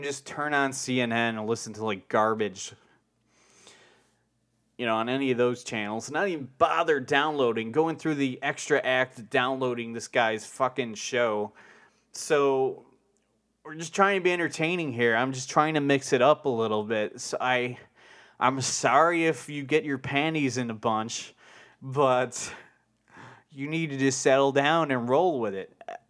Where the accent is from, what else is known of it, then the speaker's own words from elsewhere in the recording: Chicago, Illinois, United States; I'm from Bridgeport. Fucking Mayor Daly's from there, guy. Mayor Daly. Well, he's not mayor anymore, so whatever. I don't care. This is the fucking mean streets of Chicago.